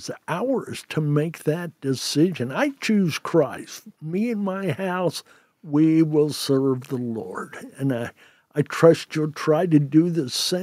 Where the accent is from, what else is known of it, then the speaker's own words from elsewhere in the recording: Red Key, Indiana, United States; We had individuals from our community. I come from Red Key, Indiana, in Jay County.